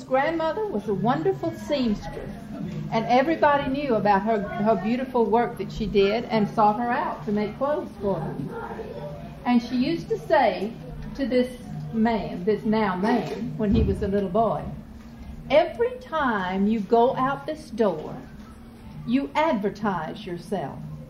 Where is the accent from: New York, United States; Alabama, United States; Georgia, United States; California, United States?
Georgia, United States; Atlanta; I am from Atlanta, and Atlanta's gotten to be quite a big city now.